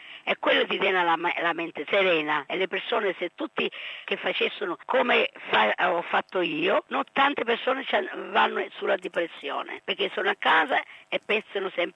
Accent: Australia; also born or lived in Italy; sono nata in Italia e sono cresciuta in Australia. Ma però, insomma, mi sento di tutte e due parti del mondo.

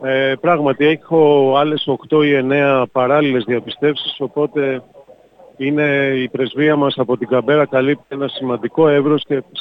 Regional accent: Athens, Attica, Greece; Έχω σπουδάσει νομικά, είμαι από την Αθήνα

